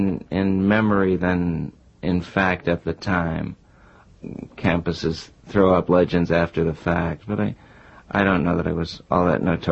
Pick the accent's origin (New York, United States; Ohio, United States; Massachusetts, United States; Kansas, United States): New York, United States; Buffalo; now in New York City, United States; I was born in Buffalo some 46 years ago and grew up there and have lived in New York City for most of my presumably adult life, off and on.